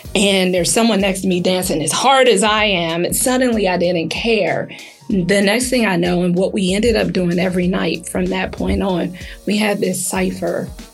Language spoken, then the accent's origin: English; Cleveland, Ohio, United States; So my sister-in-law, who's from Maryland, DC area, I'm from Cleveland, and it's totally different.